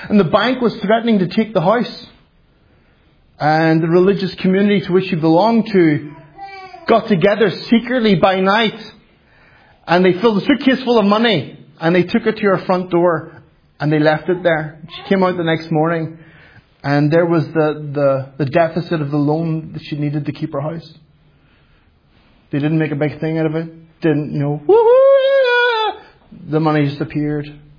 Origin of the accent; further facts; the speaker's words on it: Finland; English is a second language; Well, Kyle, I'm from Finland and we're very quiet.